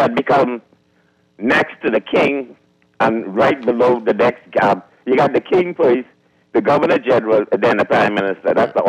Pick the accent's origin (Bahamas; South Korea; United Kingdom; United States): Bahamas; Chippendale, New Providence; I live in New Providence. I grew up in Chippendale. May the 4th, 1951.